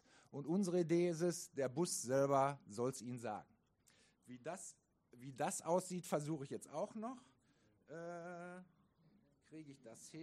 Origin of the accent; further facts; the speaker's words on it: North Rhine-Westphalia, Germany; Sie hören ja, ich komme aus dem Ruhrgebiet.